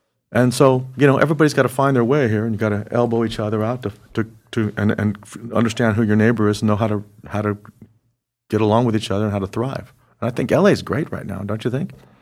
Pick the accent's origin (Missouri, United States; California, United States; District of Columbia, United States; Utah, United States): California, United States; Glendale; also born or lived in San Gabriel; I'm from L.A. My grandparents, I was born in the South, San Gabriel. And then they moved me to Glendale when I was a boy.